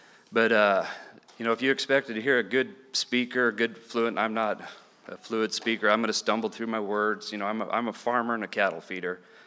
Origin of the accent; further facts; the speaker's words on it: Nebraska, United States; I'm from Nebraska.